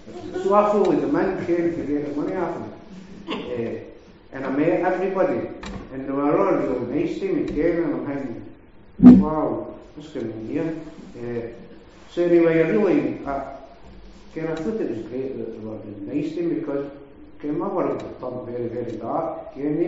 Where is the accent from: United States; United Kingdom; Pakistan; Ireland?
Ireland; Leinster; I'm from Offaly.